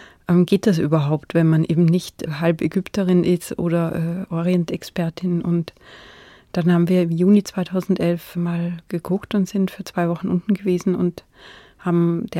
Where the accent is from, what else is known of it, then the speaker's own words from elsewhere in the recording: Austria; wenn man da als Österreicherin sich denkt, ich würde da eigentlich wahnsinnig gern mehr wissen.